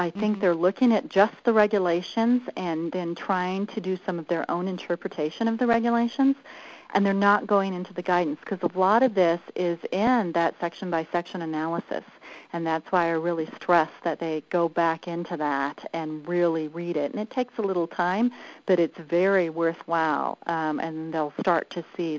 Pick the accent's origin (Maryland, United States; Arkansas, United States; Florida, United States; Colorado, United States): Colorado, United States; I just kind of grabbed a bunch of policies that I've seen different entities develop in my home state of Colorado.